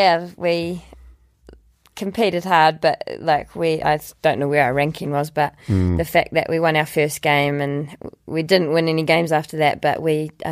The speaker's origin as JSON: {"language": "English", "town": "Dunedin", "region": "Otago", "country": "New Zealand", "said": "Like, I was 19 from Dunedin and I'd watched the Olympics on TV"}